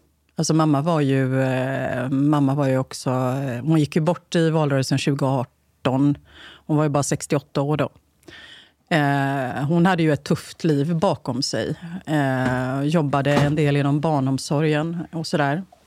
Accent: Gothenburg, Västra Götaland County, Sweden; born or raised there

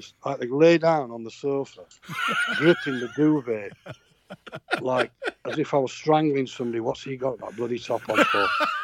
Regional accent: Sheffield, Yorkshire and the Humber, United Kingdom; "Right then, lads, what are you having to drink?" in my accent, you know. And we all just turned around and went, "Well, where are you from?" And he goes, "Barnsley." He goes, we're all from Sheffield.

